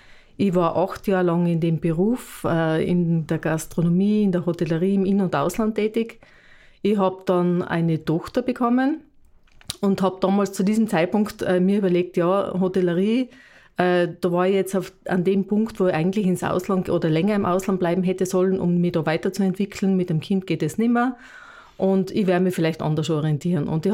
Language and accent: German; Oberlienz, Tyrol, Austria; Ich bin eben, wie du sagst, eine gebürtige Oberlienzerin. Ich bin die jüngste von 8 Kindern. … Ich komme vom Schneiderhof in Oberlienz. Ich bin nach der Matura nach Innsbruck